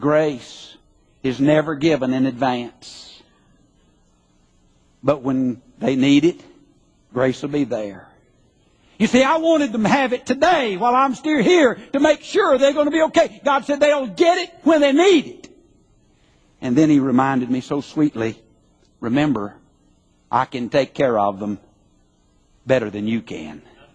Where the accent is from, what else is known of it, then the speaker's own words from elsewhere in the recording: Huntsville, Alabama, United States; I grew up in Huntsville, Alabama. 24 oak trees in that yard.